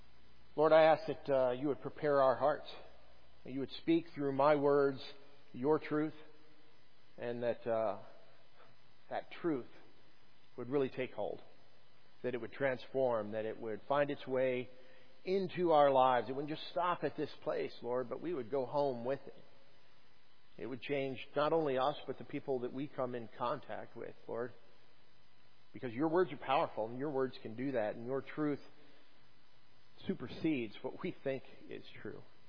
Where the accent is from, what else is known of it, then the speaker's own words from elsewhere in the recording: Colorado Springs, Colorado, United States; I met a friend of Dale's, actually, I guess a co-worker, who was actually from my hometown.